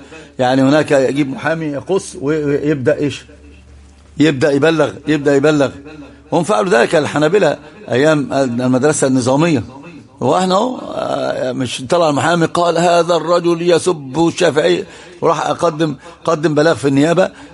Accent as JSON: {"language": "Arabic", "country": "Egypt", "said": "قلت له انا من مصر"}